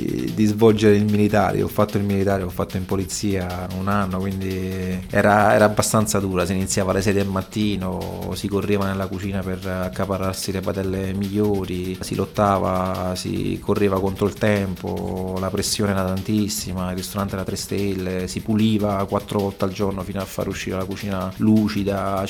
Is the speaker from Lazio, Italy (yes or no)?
no; Naples, Campania, Italy; io da napoletano ci ho riflettuto pochi secondi